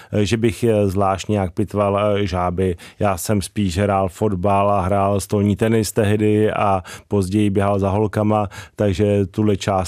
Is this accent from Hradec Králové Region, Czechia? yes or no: yes; Hradec Králové, Hradec Králové Region, Czechia; já jsem vyrůstal v Hradci Králové